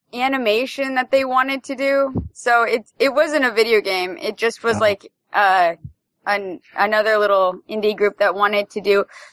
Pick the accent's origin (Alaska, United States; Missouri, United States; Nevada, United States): Alaska, United States; I was born in Alaska, and I've almost always lived here, but I've been around and lived in the lower 48 for a little bit.